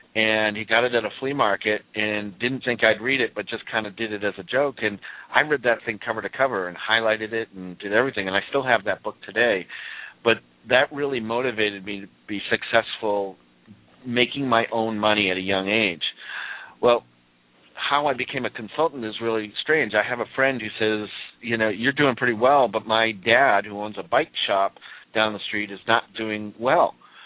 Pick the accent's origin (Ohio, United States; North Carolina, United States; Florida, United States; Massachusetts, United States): Massachusetts, United States; Boston; accent: Boston; By the way, I'm from Boston, so you'll hear a little accent come out of me while I'm talking.